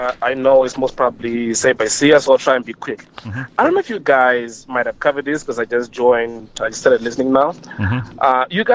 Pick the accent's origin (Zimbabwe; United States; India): Zimbabwe; I'm from Zim